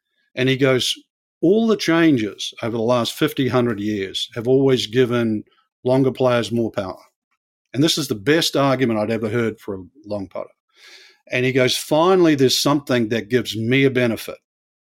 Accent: New Zealand; where I grew up in New Zealand

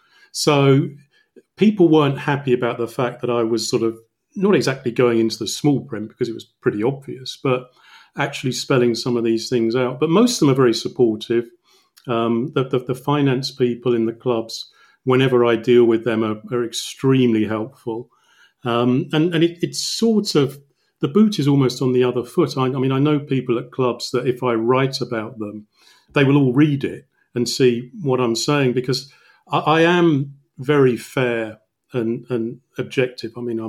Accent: England, United Kingdom; I mean, I am English and I write primarily around English clubs

